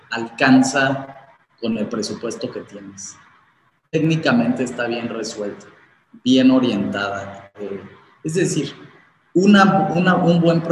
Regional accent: Mexico; somos poco mexicanos en ese sentido

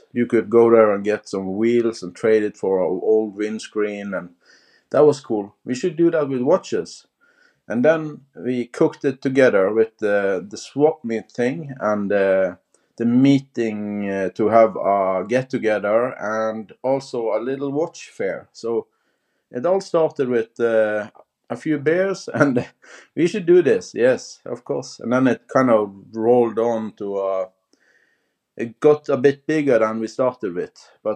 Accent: Bergen, Vestland, Norway; And that's Friele coffee, which is from my hometown, Bergen.

